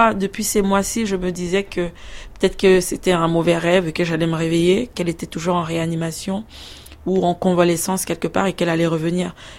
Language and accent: French; Cameroon; On est originaire du Cameroun